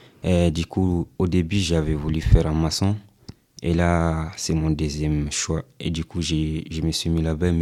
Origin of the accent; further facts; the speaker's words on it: Central African Republic; Et là, j'ai 17 ans et je suis centrafricain.